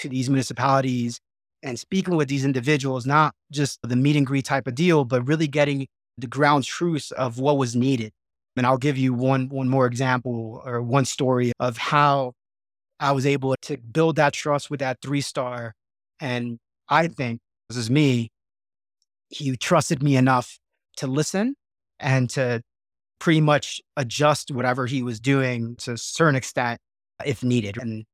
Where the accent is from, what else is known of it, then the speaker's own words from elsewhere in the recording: Puerto Rico; I saw more of Puerto Rico during my 40 days there than 18, 19 years growing up in Puerto Rico, right?